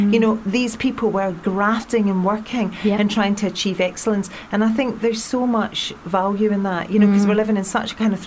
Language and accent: English; Scotland, United Kingdom; as a Scot